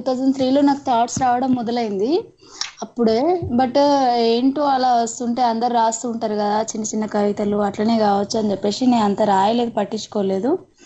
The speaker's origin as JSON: {"language": "Telugu", "town": "Sirpur", "region": "Telangana", "country": "India", "tie": "born or raised there", "lives_now": "Nizamabad, India", "said": "Actually నేను married అండి. మా సొంత ఊరు వచ్చేసి సిర్పూర్ అండి. అమ్మ వాళ్ళూరు, తర్వాత అత్తయ్య వాళ్ళూరు వచ్చేసి నిజామాబాద్ అండి. ఇప్పుడు ప్రస్తుతం నేను నిజామాబాద్ లోనే ఉంటున్నాను, అత్తయ్య వాళ్ళ ఇంట్లో."}